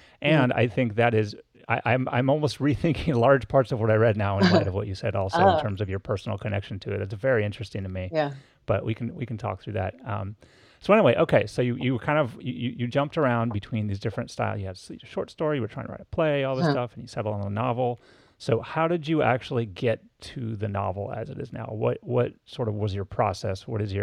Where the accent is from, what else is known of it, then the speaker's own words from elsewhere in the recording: Los Angeles, California, United States; now in New York, United States; cause I grew up in Los Angeles and I live in New York now.